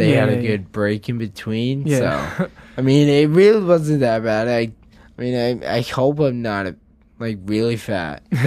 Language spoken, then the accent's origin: English; Leominster, Massachusetts, United States; Leominster, Massachusetts. It's about a half hour outside of Worcester, Massachusetts.